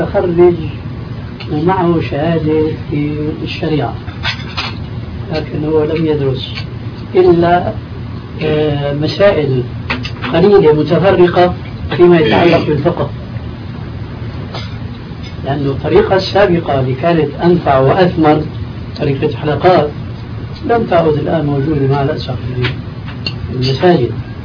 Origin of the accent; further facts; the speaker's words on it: Syria; أما جماهير الناس كما يقولون عندنا في سوريا